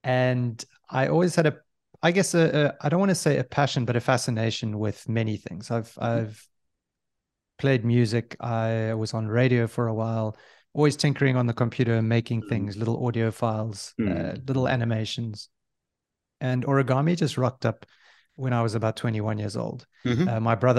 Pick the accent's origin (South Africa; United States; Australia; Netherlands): South Africa; Johannesburg, Gauteng; now in Cape Town, South Africa; Yes, so I am from South Africa. I grew up in Johannesburg. I now live in Cape Town, South Africa.